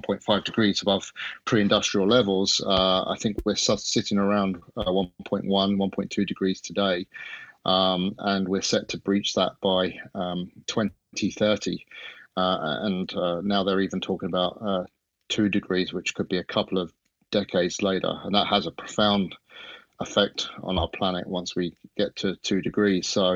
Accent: East of England, United Kingdom; now in Ireland; I'm originally from Hertfordshire, which is about 30 miles north of London, I'm in my home office just west of Dublin. I've been in Ireland for 23 years now, so I have dual citizenship

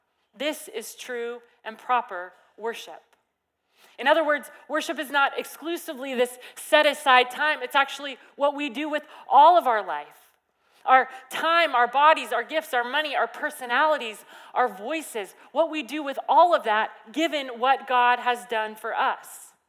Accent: Washington, United States; now in California, United States; But where I grew up in Washington, this would happen with some frequency, a couple times a year.

